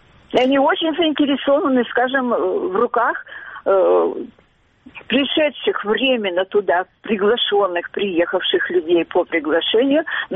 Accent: Russky Island, Primorsky Krai, Russia; born there; я родилась в России, кстати, на военно-морской базе тоже, на острове Русский, в военно-морском госпитале, где мой отец был начальником хирургии.

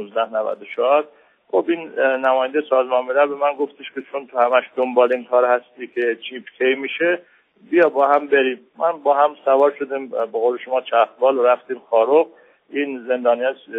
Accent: Iran; من هم به عنوان یک ایرانی و یک تاجیکی همون درد رو احساس میکردم

